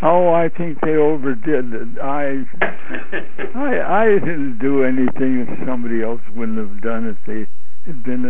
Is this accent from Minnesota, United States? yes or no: yes; Rochester, Minnesota, United States; Yeah, the Mayo Clinic was my hometown, and that's where I had some attention by some good doctors.